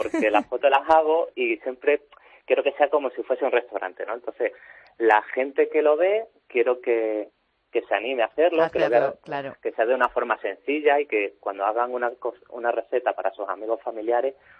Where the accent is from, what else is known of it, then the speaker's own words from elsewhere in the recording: Cáceres, Extremadura, Spain; Soy de Cáceres, sí.